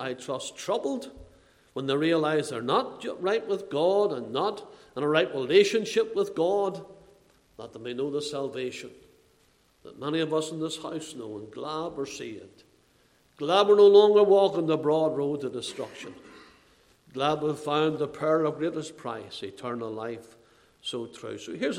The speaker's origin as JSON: {"language": "English", "town": "Belfast", "region": "Northern Ireland", "country": "United Kingdom", "tie": "born or raised there", "said": "Where I was brought up in Belfast"}